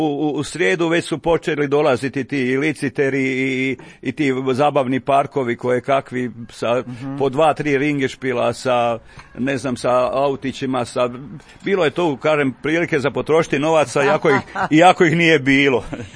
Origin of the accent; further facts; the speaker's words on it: Batrina, Brod-Posavina County, Croatia; born there; Rođen sam u Novoj Kapeli, u Batini sam u stvari rođen, prva kuća je u Batini, jako je 300 metara od Novokapelaške crkve.